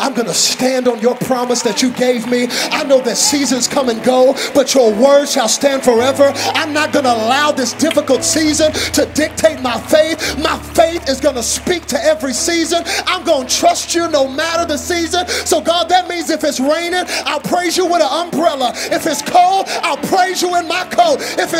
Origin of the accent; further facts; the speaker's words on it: Dallas, Texas, United States; But I'm from Dallas, and y'all get a little bit of it here in Oklahoma.